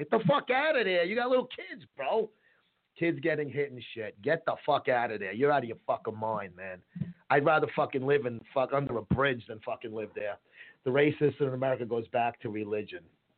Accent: Brooklyn, New York, United States; When I was a kid growing up in Brooklyn, they broke our balls. We were the white fucking dirtbags in the neighborhood.

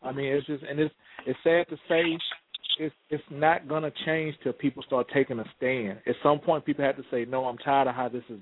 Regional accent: Texas, United States; because I'm from Texas, and we have similar stuff that happens like it happens in Florida.

